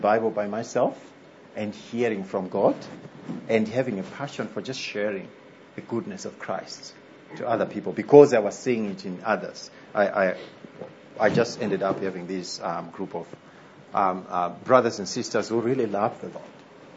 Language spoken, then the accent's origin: English; Zimbabwe; As I was growing up in Zimbabwe in the 80s and early 90s